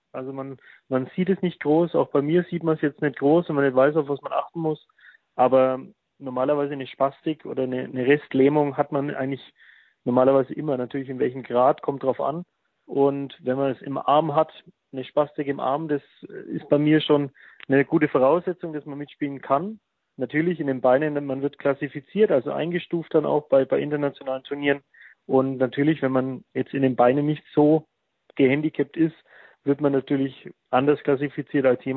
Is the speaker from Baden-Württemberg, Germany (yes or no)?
no; Bavaria, Germany; Für mich ist es natürlich schwierig, ich komme aus Bayern